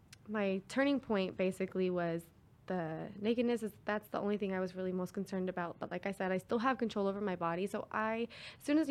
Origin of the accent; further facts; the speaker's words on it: Dixon, California, United States; No, she lives in Dixon, but that's where my hometown is from.